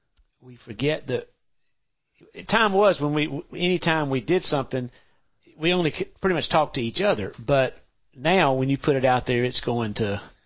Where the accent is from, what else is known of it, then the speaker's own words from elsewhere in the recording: Charleston, United States; But, you know, when I was born in Charleston, we lived there